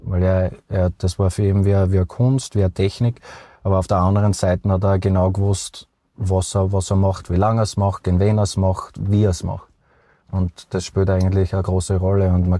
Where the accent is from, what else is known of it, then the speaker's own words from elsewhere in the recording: Austria; Und es gibt leider wenige Spieler bei uns in Österreich, die das noch machen und gleichzeitig spielen können.